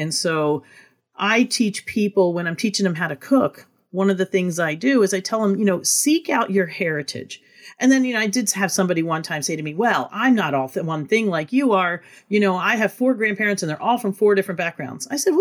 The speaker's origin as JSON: {"language": "English", "country": "Italy", "said": "We're from Italy, but we have different traditions"}